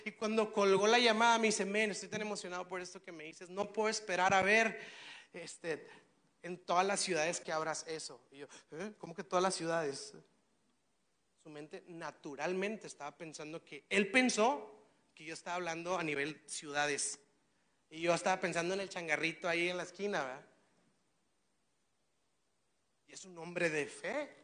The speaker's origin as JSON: {"language": "Spanish", "region": "Nuevo León", "country": "Mexico", "said": "al rato salimos adelante, somos regios"}